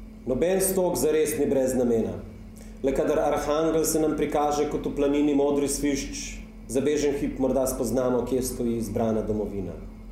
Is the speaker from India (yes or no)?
no; Slovenia; first language Slovenian; English is a second language; I will read it in Slovenian in my mother tongue